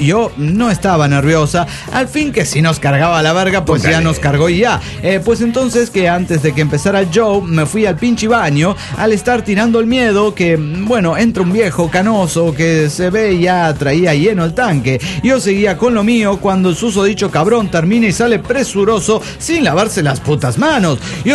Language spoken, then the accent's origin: Spanish; Nogales, Sonora, Mexico; yo soy de Nogales, Sonora.